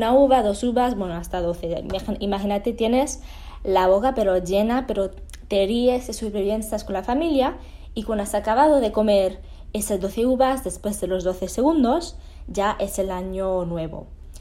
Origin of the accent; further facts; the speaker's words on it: Spain; now in New York, United States; cuando voy a España me dicen un poco que soy como la americana y todo, porque tengo un acento que no es muy del sur. Claro, en el sur comemos las palabras